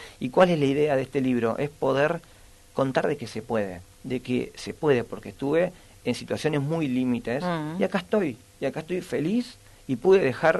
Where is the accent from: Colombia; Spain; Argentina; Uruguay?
Argentina; Porque soy argentino, no puedo ir a África a ayudar a alguien que realmente la pasa